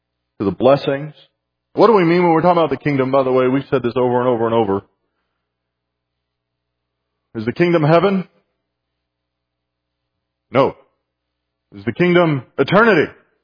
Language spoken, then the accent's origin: English; San Antonio, Texas, United States; I grew up in San Antonio, Texas. And in the area around there, we had friends that would occasionally invite us into the outskirts.